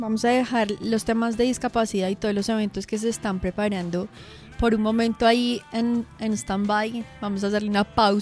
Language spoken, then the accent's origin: Spanish; Colombia; Ya como colombianos, el pasaporte está cada vez más cómodo